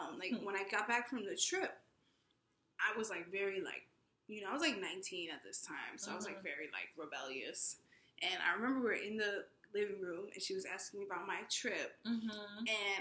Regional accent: New York City, New York, United States; I grew up in New York City, girls would kiss on the cheek

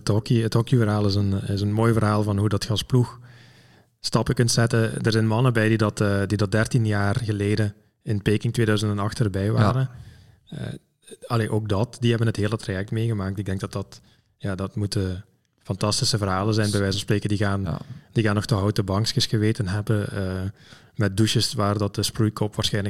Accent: Belgium; Allee, als we dan als Belg kijken, het volkslied in het Nederlands en in het Frans.

